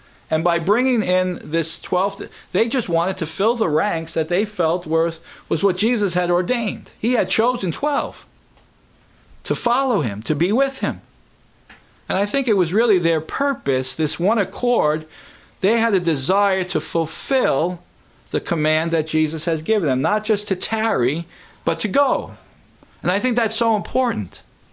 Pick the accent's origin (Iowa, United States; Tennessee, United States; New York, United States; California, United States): New York, United States; New York City; accent: New York; You know, I live in New York City. And I know you could tell that by my accent, right?